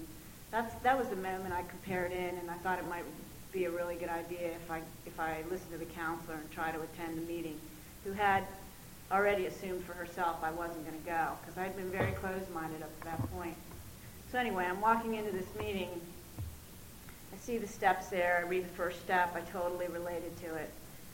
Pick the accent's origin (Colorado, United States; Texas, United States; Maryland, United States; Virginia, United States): Maryland, United States; Potomac; I grew up in Potomac, Maryland, I'm nothing like these people.